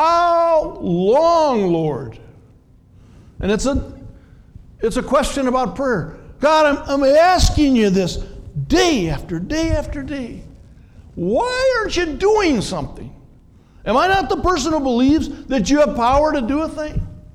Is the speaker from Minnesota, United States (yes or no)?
yes; Minneapolis, Minnesota, United States; I am the son-in-law of a farmer. I was raised in Minneapolis, a city kid.